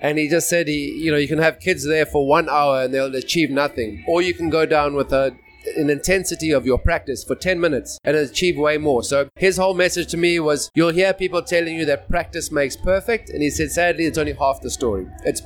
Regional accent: South Africa; growing up in South Africa, where my father was a teacher, my mother also a teacher, my dad was also a sports master. I'm one of three boys.

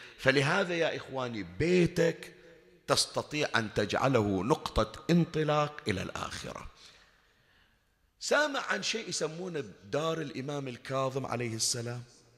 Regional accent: Bahrain; كثير حوادث مرت من هالنوع عندنا بالبحرين وغير البحرين

